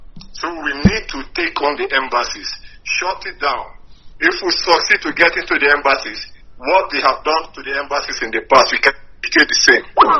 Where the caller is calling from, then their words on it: Johannesburg, Gauteng, South Africa; I'm calling from Johannesburg.